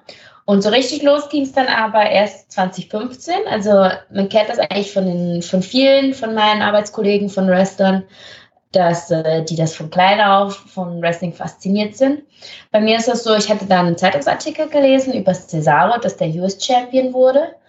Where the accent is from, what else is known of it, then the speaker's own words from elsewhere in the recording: Switzerland; Ja, ich spreche Schweizerdeutsch, ich bin ja Schweizerin, ich spreche Hochdeutsch, Englisch, Spanisch, Französisch und ich lerne auch Italienisch